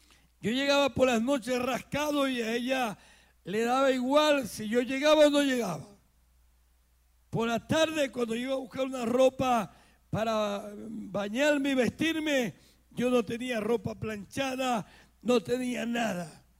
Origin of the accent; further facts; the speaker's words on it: Zulia, Venezuela; vengo de la República Bolivariana de Venezuela, y se da la casualidad, como dicen, que en Dios no hay casualidades, que soy del estado Zulia